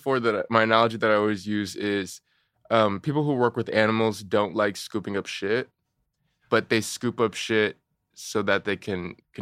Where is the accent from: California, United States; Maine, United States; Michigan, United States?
California, United States; I grew up in a very white environment. Like, I compromised myself in so many different ways. I grew up in Orange County, California.